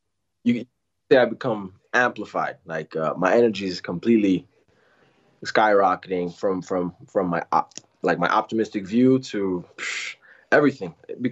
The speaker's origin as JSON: {"language": "English", "town": "Miami", "region": "Florida", "country": "United States", "tie": "born or raised there", "also_born_or_lived": "New York", "said": "I actually moved down to Miami when I was young, about 8 years old. And so I've always been back and forth, mainly born in New York, but, you know, mainly raised in Miami, you can say."}